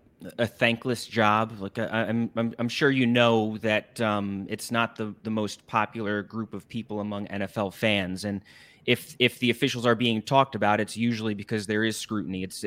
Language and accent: English; New York, United States; I'm from Long Island.